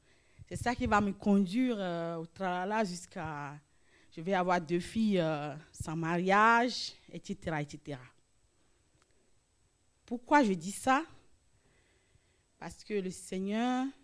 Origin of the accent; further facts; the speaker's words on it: Togo; now in France; je viens d'un petit pays de l'Afrique. Le Togo est très petit et encore d'une petite ville, vous voyez.